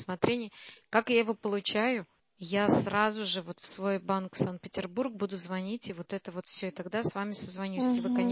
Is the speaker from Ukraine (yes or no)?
no; Transnistria, Moldova; Нет, я из Приднестровья.